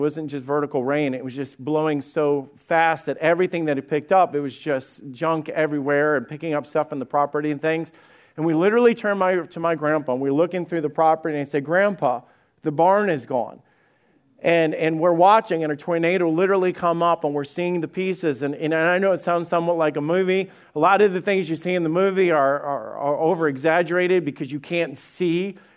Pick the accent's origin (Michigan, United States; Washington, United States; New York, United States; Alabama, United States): Alabama, United States; And I didn't grow up in Ohio. Actually, I grew up in Alabama.